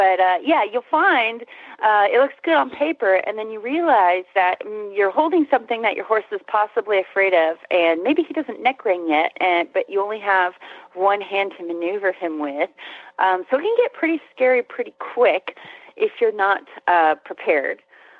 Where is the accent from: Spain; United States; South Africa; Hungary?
Spain; I grew up in Spain and I totally know what I'm doing.